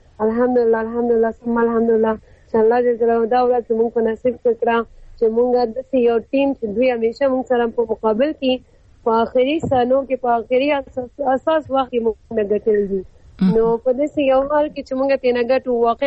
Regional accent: Afghanistan; مونږ پښتانه تر اوسه پورې باور کوي مونږ داسې ټول به دغسې، ځکه چې مونږ ټول افغانان یو وینه یو، یو احساسات دی

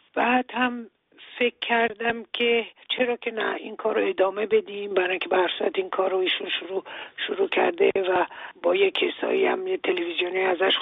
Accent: Iran; ما ایرانی هستیم و باید فکر فردا ایران باشیم

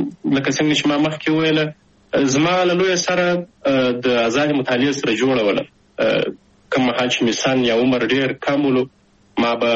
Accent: Shajoy, Zabul, Afghanistan; also born or lived in Kabul; زه اصلا د زابل ولایت د شاجوی ولسوالي یم تقریبا په 2015 میلادي کې د زابل په شاجوی کې د مسازو په نوم په یوه کلي کې هلته ونړۍ ته راغلم

